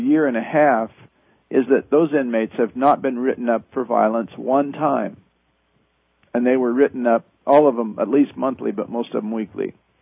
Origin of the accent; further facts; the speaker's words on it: Midwest, United States; I am from the Midwest, and I used to go to carnivals as a kid.